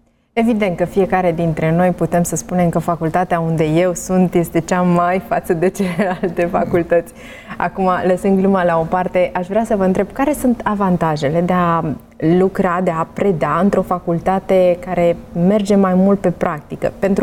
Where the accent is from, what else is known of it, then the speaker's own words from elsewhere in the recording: Craiova, Dolj, Romania; eu vin din Craiova și am terminat universitatea acolo